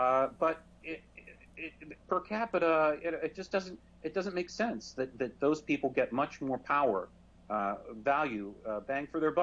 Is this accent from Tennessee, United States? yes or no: no; New York, United States; As a New Yorker, I really, you know, my vote doesn't count nearly as much